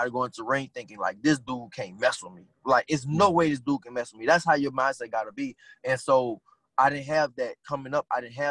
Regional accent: New Orleans, Louisiana, United States; I didn't have that growing up in New Orleans.

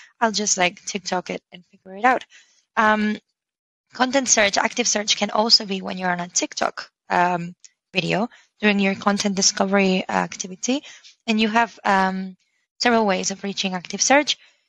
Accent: Barcelona, Catalonia, Spain; I'm from Barcelona.

